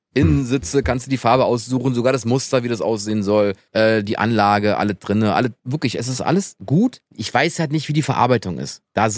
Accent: Berlin, Germany; Hey, ich komme aus Neukölln.

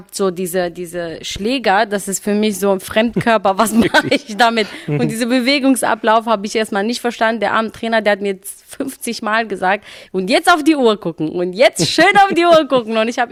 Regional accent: Romania; Also bei uns in Rumänien, ich bin in Großstadt aufgewachsen

